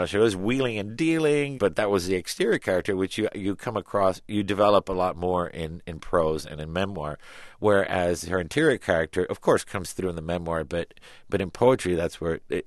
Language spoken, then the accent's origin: English; Miami, Florida, United States; I mean, I really truly believe, being naive and a child and also growing up in Miami, that this is the way the rest of the world lived, and that there was a Brady Bunch house to be had everywhere north of the Dade County line.